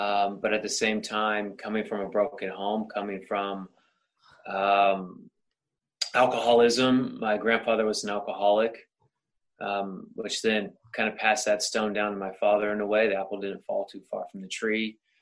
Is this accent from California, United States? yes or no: yes; Sacramento, California, United States; moved away as an adult; now in Los Angeles, United States; born and raised in Sacramento, came out here in 2012, 2013.